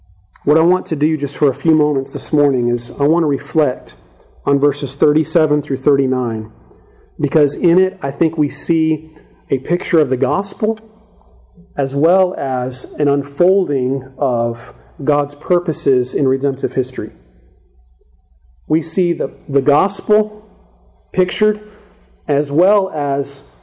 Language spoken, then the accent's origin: English; Phoenix, Arizona, United States; I grew up in Phoenix, Arizona, and Phoenix is dry. Phoenix is very dry.